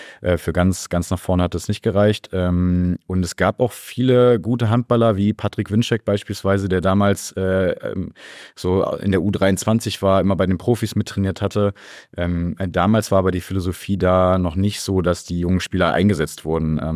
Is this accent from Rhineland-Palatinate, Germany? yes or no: no; Marienheide, North Rhine-Westphalia, Germany; Ich war so ein richtiges Landei. Also ich bin zwar in Gummersbach geboren, aber in einem Nachbarort, Marienheide heißt das, aufgewachsen. Ist wirklich ein ganz, ganz kleiner Ort und da auch nochmal so wirklich am Rand, daneben Felder, ganz viel Wald, Bauernhöfe gegenüber.